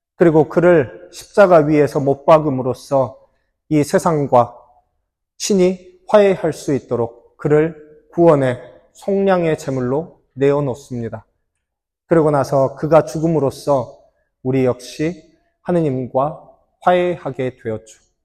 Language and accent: Korean; South Korea; moved away; 그래서 제가 한국 사람이라고 하면 다들 잘 자기들이 생각하는 한국 사람과 제가 너무 다르게 생겨서